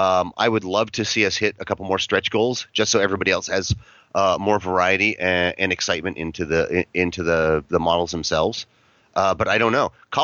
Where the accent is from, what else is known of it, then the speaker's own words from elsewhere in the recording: California, United States; And the Aztec, growing up in California, Mexican art and culture is just part of your blood.